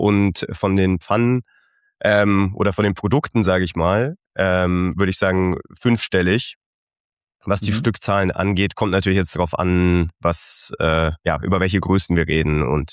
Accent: Augsburg, Bavaria, Germany; now in Berlin, Germany; ich bin 34 Jahre alt, ich komme aus Süddeutschland, ich bin in Augsburg aufgewachsen, wohne jetzt seit ein paar Jahren in Berlin.

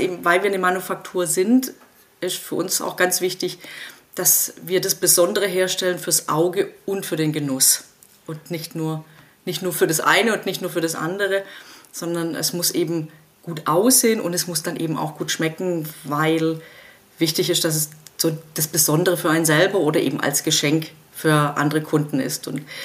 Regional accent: Baden-Württemberg, Germany; Ich komme aus dem Nordschwarzwald

